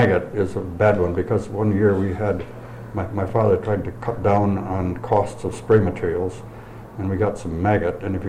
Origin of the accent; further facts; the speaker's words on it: Rose, New York, United States; also born or lived in Lyons; I was born in Lyons, New York Hospital, but I was raised on a fruit farm in the town of Rose, which is in Wayne County, upstate New York.